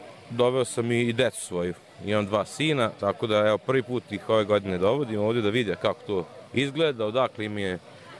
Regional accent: Zrenjanin, Vojvodina, Serbia; born there; rođen sam u Zrenjaninu, otac mi je iz Đurića, Slipnika.

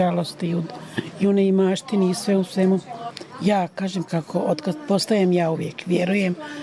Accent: Srbac, Republika Srpska, Bosnia & Herzegovina; Ja sam gore iz Srbačke župe.

